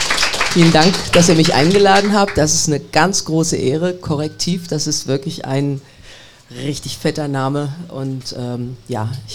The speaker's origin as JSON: {"language": "German", "town": "Kassel", "region": "Hesse", "country": "Germany", "tie": "born there", "said": "also ich bin in Kassel geboren. Mein Vater kam aus Ghana"}